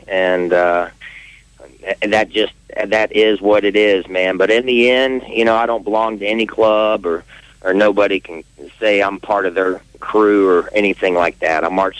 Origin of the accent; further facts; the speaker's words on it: Tennessee, United States; So, but living here, born and raised in Tennessee, and I never go down on Music Row or do lunch or any of that thing, you know.